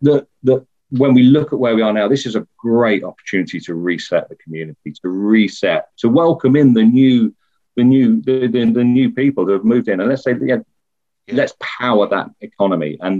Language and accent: English; London, United Kingdom; now in Tunbridge Wells, United Kingdom; I moved to Tunbridge Wells in 2002. I grew up in South London, moved out, priced out from where I lived. So I moved out to Tunbridge Wells. And I spent 20 odd years commuting to London.